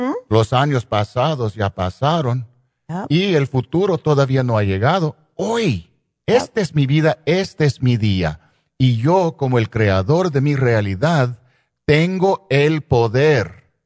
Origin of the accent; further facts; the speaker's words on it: East Los Angeles, California, United States; yo soy un chicanito de East LA, so yo sé cómo es no tener nada.